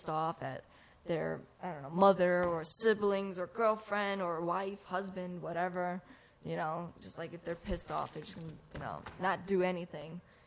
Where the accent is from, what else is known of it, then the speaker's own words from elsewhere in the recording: New York, United States; They're both from, one is from Atlanta, one is from Mississippi, and I'm from New York.